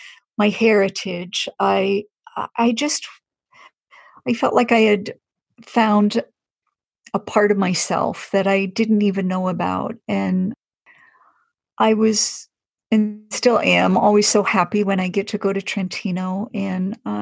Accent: Colorado, United States; I didn't grow up where I'm living now. I grew up in Colorado.

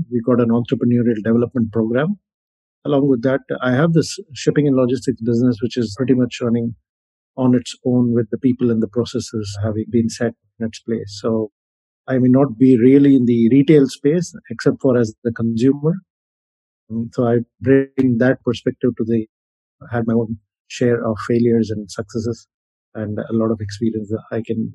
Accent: Kolkata, West Bengal, India; also born or lived in Delhi; Hailing from a middle-class family where I was born and raised in Calcutta, my father was in the shipping industry.

